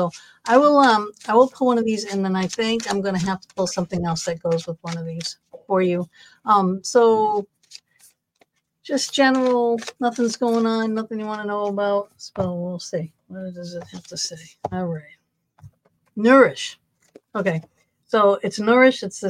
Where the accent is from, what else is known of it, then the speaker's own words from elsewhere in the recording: Massachusetts, United States; I'm from up there. I'm in from Massachusetts, Christine, originally.